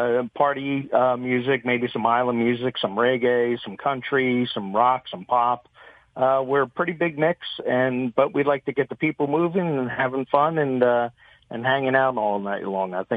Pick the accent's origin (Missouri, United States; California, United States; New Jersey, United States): New Jersey, United States; Point Pleasant; I'm your typical shore clam digger. I grew up in Point Pleasant, and you know, a lot of the lyrics and such you know, reflect, you know, the things that have gone on in all of our lives that are used to living in this area.